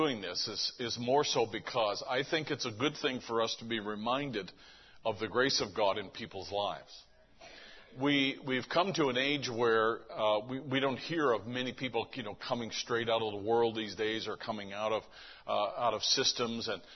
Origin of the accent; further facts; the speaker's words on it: St. John's, Newfoundland and Labrador, Canada; I was born May 28th in 1957. I grew up in Newfoundland. This is the old St. John's.